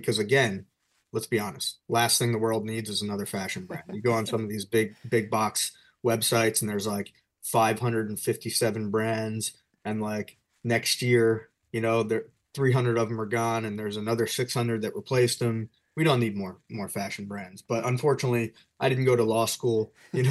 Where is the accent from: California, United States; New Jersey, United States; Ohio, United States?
New Jersey, United States; also born or lived in Bronx, United States; so I'm from New York. I was born in the Bronx. I grew up in New Jersey as a kid and moved back here right after 9/11.